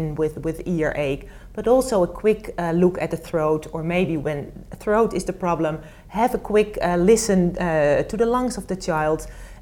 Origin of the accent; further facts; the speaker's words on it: Netherlands; English is a second language; I am from the Netherlands.